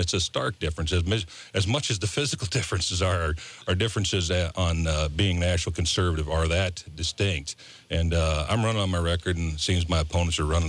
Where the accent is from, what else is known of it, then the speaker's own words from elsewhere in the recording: Sioux Falls, South Dakota, United States; I was born here in Sioux Falls at the old McKinnon Hospital, and I spent quite a bit of my youth here in Sioux Falls from about 1975 to about 1980.